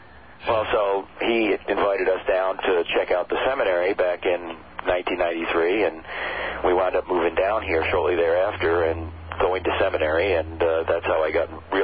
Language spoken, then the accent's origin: English; New Jersey, United States; I grew up in the Catholic Church I grew up in New Jersey, and it's federal law that you have to be a Catholic if you're from New Jersey.